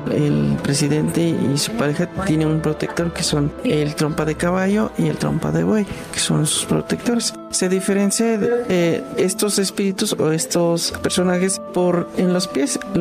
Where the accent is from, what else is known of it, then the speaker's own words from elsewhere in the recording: Puebla, Mexico; Nosotros venimos de la Sierra Norte de Puebla, los límites de Puebla Hidalgo